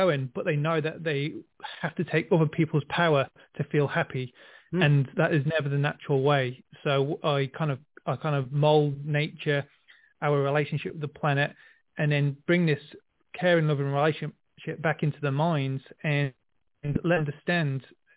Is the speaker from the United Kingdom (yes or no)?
yes; England, United Kingdom; moved away as an adult; also born or lived in Melbourne, Australia; now in New Zealand; I grew up in England, like you said, and then I moved to Melbourne, Australia. So I did the country life in England. I did the city life in Australia, and now I'm back to the country life in New Zealand.